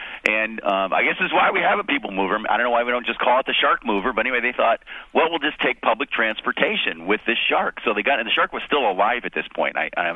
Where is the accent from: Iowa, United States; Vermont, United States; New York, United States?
New York, United States; I am one of them. I'm a New Yorker originally, but I don't do what a lot of my fellow New Yorkers